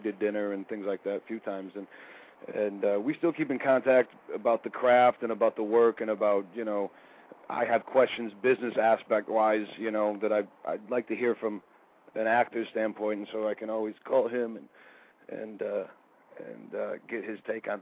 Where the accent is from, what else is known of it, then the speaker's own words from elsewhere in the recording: Detroit, Michigan, United States; I'm not from a place where it's really considered an option, you know, growing up in the Detroit area.